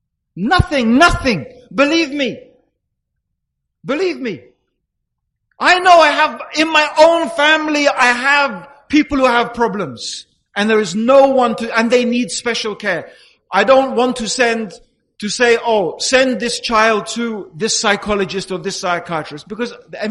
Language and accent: English; Dar es Salaam, Tanzania; born there; This is my country in the sense I'm white. I actually wasn't born here. I was born in Dar es Salaam in Tanzania, in Africa.